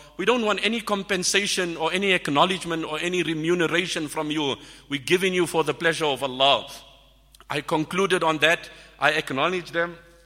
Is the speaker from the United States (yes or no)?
no; South Africa; And I said, I'm from South Africa.